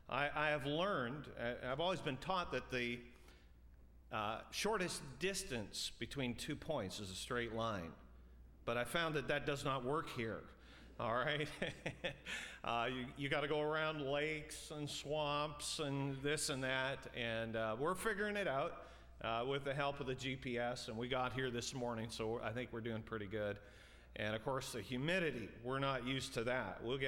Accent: British Columbia, Canada; I was born out west in British Columbia, near Vancouver, British Columbia. So I'm the Canadian, she's the American.

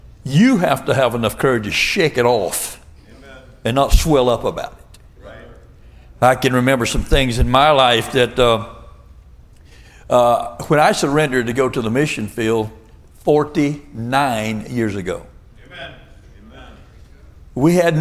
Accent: Florida, United States; I said, I'm a redneck from Florida. I don't think it. I know it.

